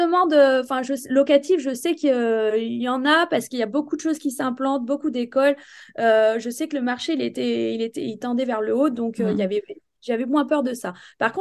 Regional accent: Angoulême, Nouvelle-Aquitaine, France; à 1 heure de Bordeaux, il y avait à la ville d'Angoulême, donc c'est là que je suis originaire d'Angoulême.

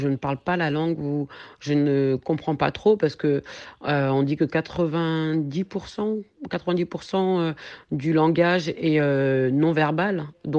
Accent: France

